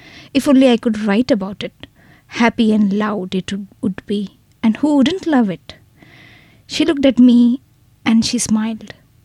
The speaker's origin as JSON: {"language": "English", "town": "Bhubaneswar", "region": "Odisha", "country": "India", "tie": "born or raised there", "also_born_or_lived": "Mumbai / Melbourne", "moved": "as an adult", "lives_now": "Sydney, Australia", "said": "I'm basically born and brought up in Bhubaneswar, which is the capital city of Odisha."}